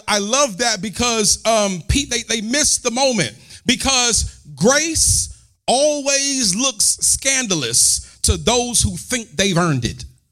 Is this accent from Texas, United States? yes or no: yes; Houston, Texas, United States; because I'm from Houston, and you'll hear some people say Houston, but it's Houston.